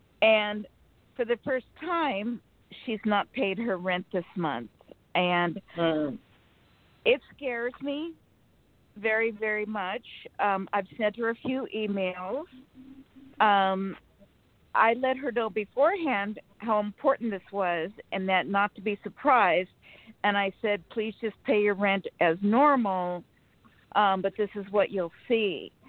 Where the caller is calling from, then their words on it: Sacramento, California, United States; from Sacramento, California.